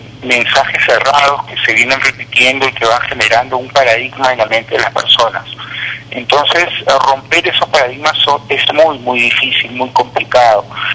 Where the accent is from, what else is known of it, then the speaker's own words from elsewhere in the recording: Lima, Peru; now in Arequipa, Peru; La mayoría de limeños creen que Lima es el mundo, y yo hablo como limeño que soy, ¿no? Yo ahora tengo la oportunidad de conocer hermosos lugares gracias a que vivo en Arequipa